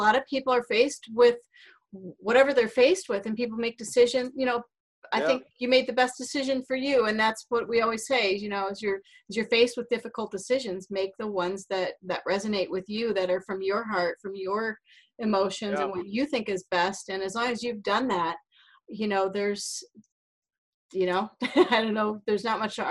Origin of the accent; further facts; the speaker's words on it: Iowa, United States; also born or lived in Minnesota; now in Maine, United States; I'm a Midwestern girl at heart. I was raised in Iowa, born in Minnesota. So I've kind of lived everywhere now, and we've lived in Maine since 2004.